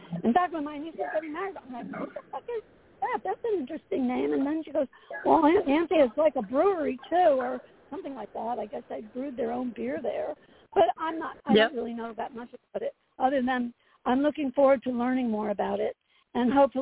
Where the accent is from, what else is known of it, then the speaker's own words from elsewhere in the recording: Asbury Park, New Jersey, United States; I wanted to give back to the community that I grew up in Asbury Park.